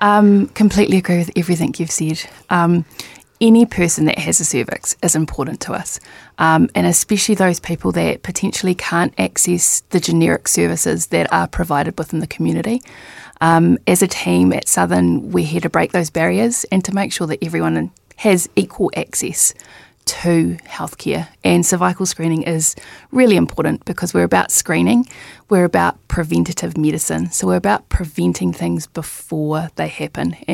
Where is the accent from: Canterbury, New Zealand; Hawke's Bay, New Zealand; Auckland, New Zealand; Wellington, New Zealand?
Wellington, New Zealand; I grew up in Wellington